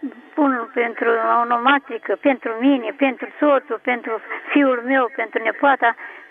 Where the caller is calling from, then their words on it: Chitila, Ilfov, Romania; și sunt din Chitila.